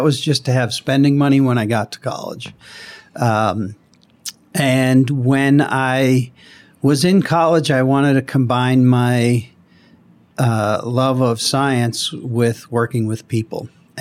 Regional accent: Boston, Massachusetts, United States; But I grew up in Boston. It takes me 13 minutes to get to work in the morning.

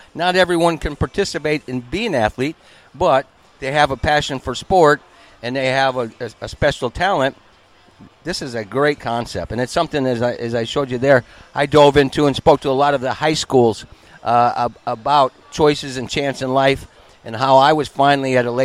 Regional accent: Iowa, United States; I'm from Iowa. Farms, corn, that's about it.

